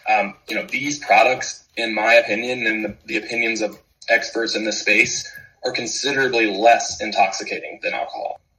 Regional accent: Kentucky, United States; born and bred in Bourbon Country. Our grandmother, Jim and I's grandmother, was literally born in the house that is now the Maker's Mark Visitor Center.

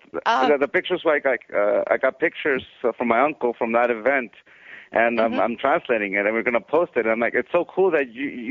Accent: United States; born there; when I lived in Mexico, I was born in the States, but I lived briefly in Mexico.

